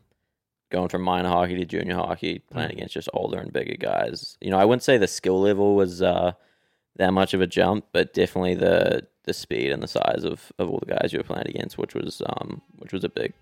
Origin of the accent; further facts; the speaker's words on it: Christchurch, Canterbury, New Zealand; Like, you know, when I was growing up in Christchurch, we had Janos, Kazala, Anatoly, those guys.